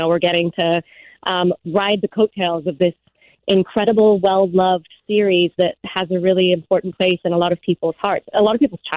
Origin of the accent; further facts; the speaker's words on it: England, United Kingdom; I grew up in England